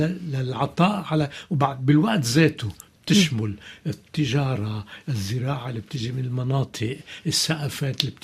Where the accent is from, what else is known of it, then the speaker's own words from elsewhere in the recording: Beirut, Beirut Governorate, Lebanon; انا بيروتي، عشت 80 سنة ببيروت، خلقان ببيروت، وكل حياتي المسرحية الفنية العائلية مرتبطة ببيروت.